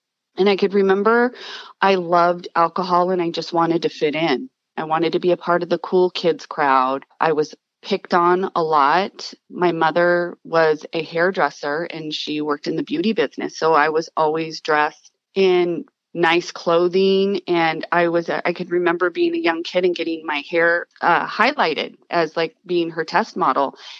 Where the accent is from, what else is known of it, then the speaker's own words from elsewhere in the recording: Burbank, California, United States; I was born in Burbank, California. We lived in the valley for, until I was about 8 years old.